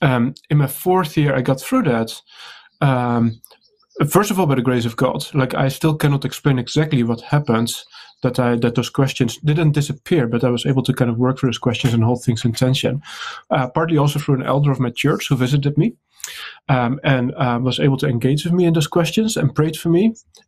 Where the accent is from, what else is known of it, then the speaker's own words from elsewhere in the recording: Netherlands; English is a second language; so I grew up in the Netherlands, so that's where my accent is from, if you're wondering about that. Grew up in the Netherlands in a Christian family.